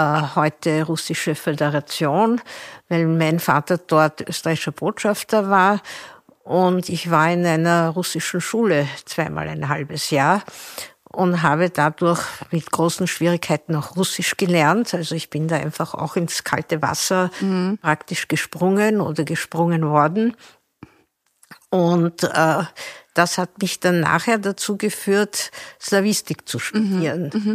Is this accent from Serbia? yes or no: yes; Belgrade, Serbia; Ich bin in Belgrad aufgewachsen